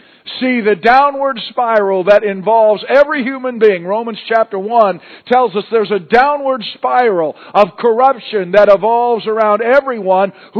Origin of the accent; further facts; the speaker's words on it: Montana, United States; When I was growing up in Montana, we never even locked the front door.